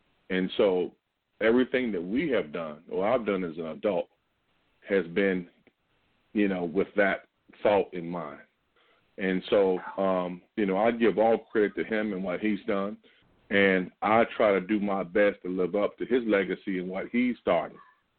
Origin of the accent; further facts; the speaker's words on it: North Carolina, United States; And I grew up in North Carolina as a kid